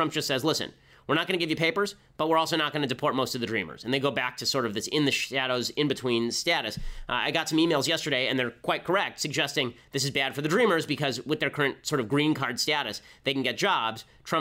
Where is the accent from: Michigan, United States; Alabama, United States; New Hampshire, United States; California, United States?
California, United States; the reason that I say this is because the state of California, my home state